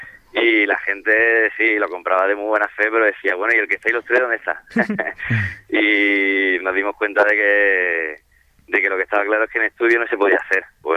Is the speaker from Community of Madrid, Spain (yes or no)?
no; La Carolina, Andalusia, Spain; Y bueno, y luego fui a Jaén porque yo me crié en La Carolina, que era un pueblo de allí.